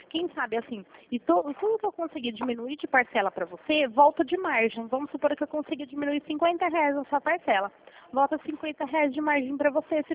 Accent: Americana, São Paulo, Brazil; Somos daqui de Americana mesmo.

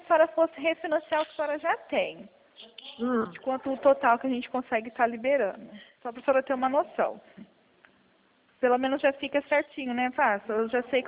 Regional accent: Penápolis, São Paulo, Brazil; Eu sou de Penápolis mesmo.

